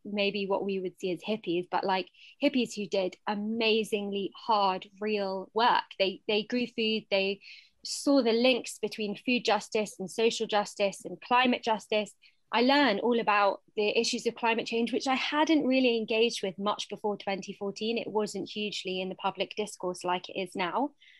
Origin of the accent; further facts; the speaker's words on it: United Kingdom; We are British Jews and, you know, we make up the community of Britain. So I think about it very much as like a land-based Jewish movement living here in the UK.